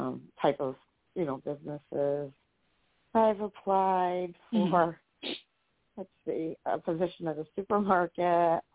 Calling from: New York, United States; I'm calling from New York State.

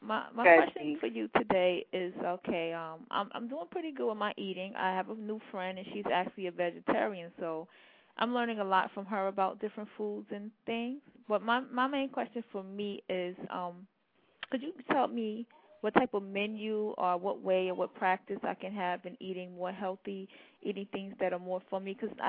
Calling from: New York, United States; I'm calling from New York.

